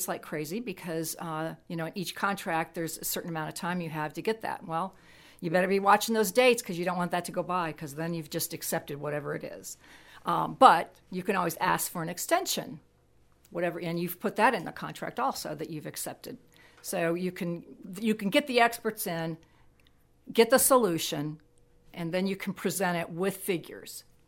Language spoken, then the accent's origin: English; Crawfordsville, Indiana, United States; I grew up in Crawfordsville, Indiana.